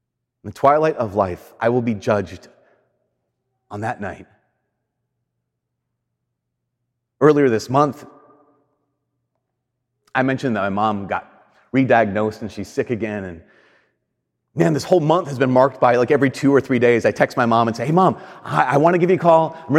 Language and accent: English; United States; So I'm very American in my love for Chinese food.